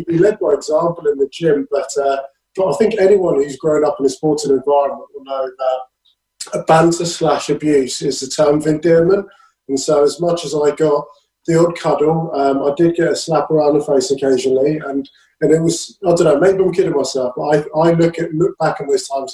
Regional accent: London, United Kingdom; born there; I was born in North London, so all I wanted to do was just play for Arsenal.

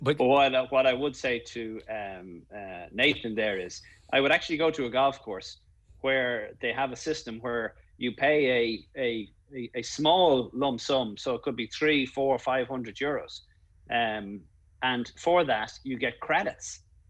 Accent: Newlands, South Africa; In Newlands. I grew up in Newlands, playing.

